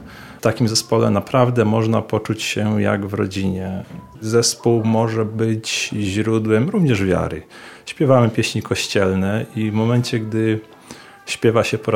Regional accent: Świętokrzyskie Voivodeship, Poland; now in Lublin, Poland; ja wywodzę się z regionu kieleckiego i tam tradycja jest bardzo kultywowana.

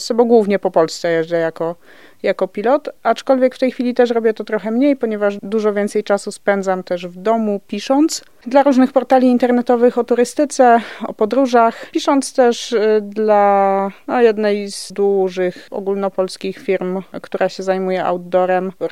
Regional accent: Nowy Sącz, Lesser Poland, Poland; now in Lublin, Poland; ja w ogóle pochodzę z gór, spod Nowego Sącza i w zasadzie góry to miałam od dziecka na wyciągnięcie ręki, wprawdzie nie jakieś super wysokie, takie 800-900 metrów za oknem

